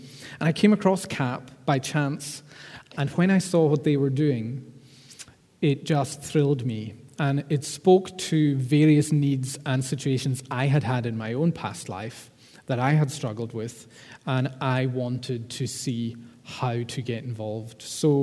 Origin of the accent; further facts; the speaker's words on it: Stornoway, Scotland, United Kingdom; now in Glasgow, United Kingdom; I am from Stornoway originally, but I've been living in Glasgow for the last 15 years.